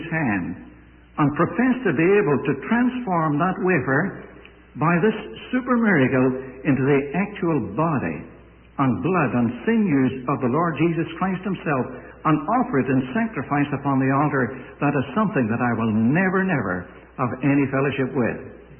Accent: Ireland; both in the country in which I was born. I've already told you that I'm an Irishman.

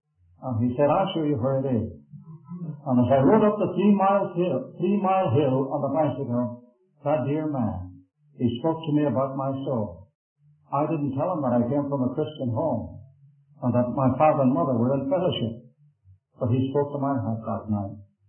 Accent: Belfast, Northern Ireland, United Kingdom; I was born in the Armour Road. Now, the earliest thing I can remember as a child here in the city of Belfast was being taken by the hand to Ashley Street Sunday School.

